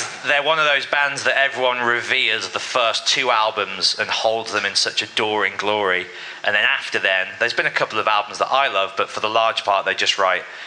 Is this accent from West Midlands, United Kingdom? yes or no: yes; Birmingham, West Midlands, United Kingdom; In Birmingham.